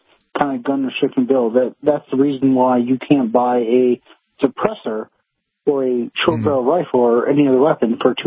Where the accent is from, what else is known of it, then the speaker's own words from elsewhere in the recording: Germany; now in United States; Oh, no. I'm from Germany.